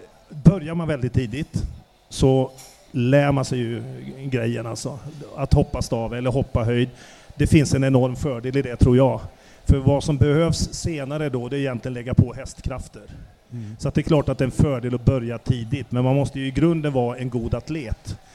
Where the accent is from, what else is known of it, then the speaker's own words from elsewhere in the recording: Värmland, Sweden; jag känner mig ju som en värmlänning